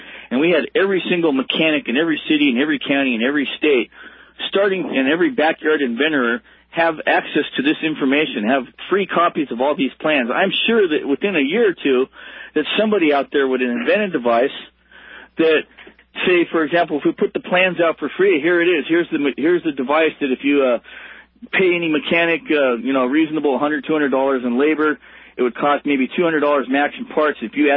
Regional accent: El Paso, Texas, United States; Well, actually, I was born in El Paso, Texas, so I'm a Texan.

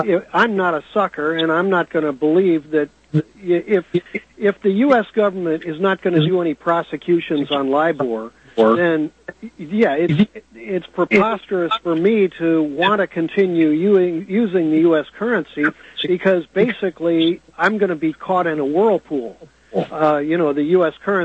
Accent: Missouri, United States; I was brought up outside of St. Louis, and I was familiar with this argument from an early age.

